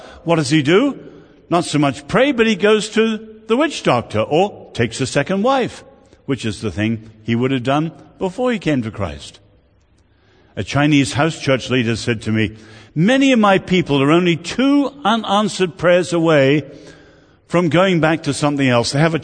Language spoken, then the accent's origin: English; Ireland; I'm very proud as an Irishman that the book title, How the Irish Saved Civilization, is not an Irish joke.